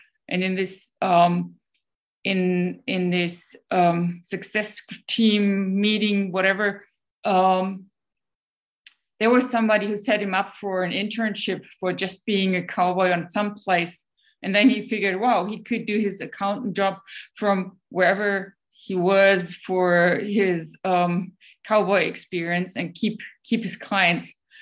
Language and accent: English; Germany; English is a second language; now in Sweden; Germany, I was kicked out of children's choir for singing so bad. And here the Swedes, even with my accent, with my not speaking any Swedish, they let me practice with them.